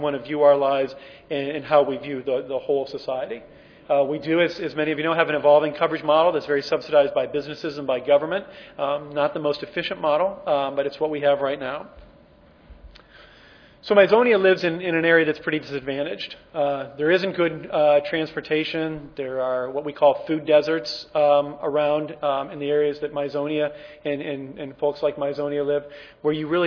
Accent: United States; So as an American, I can say I hate the government, but I sure benefited a lot from it, right?

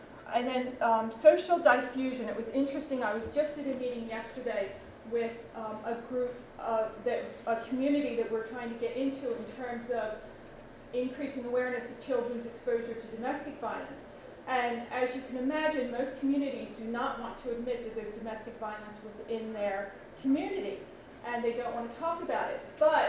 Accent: Philadelphia, Pennsylvania, United States; accent: Philadelphia; because usually when I say bullying, I don't know, my Philadelphia accent, people say bowling.

